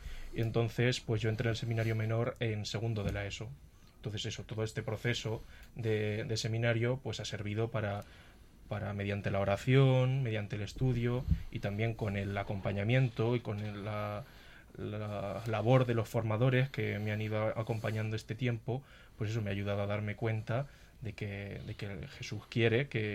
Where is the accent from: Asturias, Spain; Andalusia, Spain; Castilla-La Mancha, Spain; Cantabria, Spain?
Castilla-La Mancha, Spain; Manzanares; soy el más joven, soy seminarista de quinto de teología y soy natural de Manzanares.